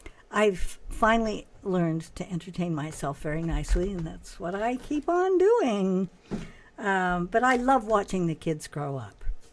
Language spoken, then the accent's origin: English; Salt Lake City, Utah, United States; I was brought up in Salt Lake City in a Mormon family